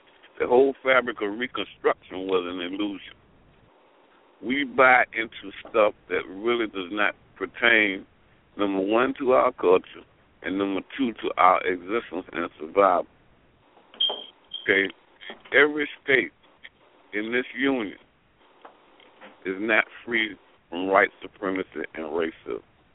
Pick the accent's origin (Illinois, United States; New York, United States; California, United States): New York, United States; born there; But I know I'm a diehard Yankee, you know. What can I say? I was born in New York and that's what molded me.